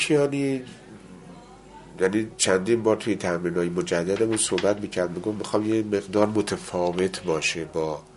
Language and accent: Persian; Iran; همه ما ایرانی هستیم.